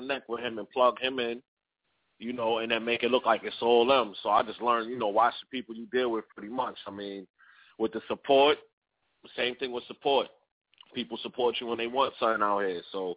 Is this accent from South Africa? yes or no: no; New York, United States; Y'all ain't know, I'm from New York, you know, New York underground scene